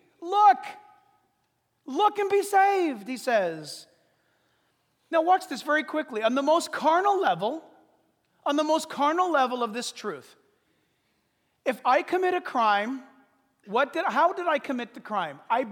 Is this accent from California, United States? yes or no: yes; California, United States; Back in the day, everybody used to put lights up on their house when I grew up in Orange County.